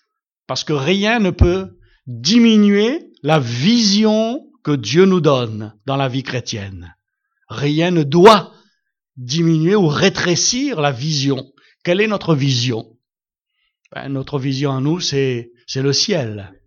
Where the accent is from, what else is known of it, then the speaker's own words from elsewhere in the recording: France; Je suis français, alors je peux le dire.